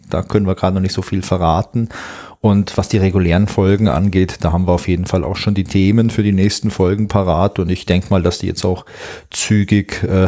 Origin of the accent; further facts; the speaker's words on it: Southern Germany, Germany; born or raised there